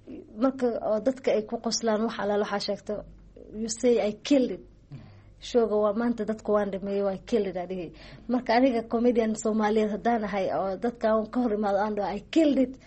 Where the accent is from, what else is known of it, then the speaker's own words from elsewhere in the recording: Nairobi, Kenya; ana waxaan ku dhashay Nairobi aan ku dhashay Nairobi lagu kariyay